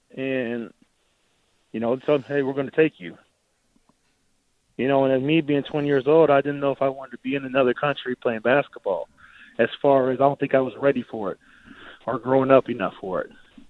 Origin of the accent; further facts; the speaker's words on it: Arizona, United States; You know, I grew up in Arizona my whole life, where our winters are 65 degrees, 70 degrees is our winter.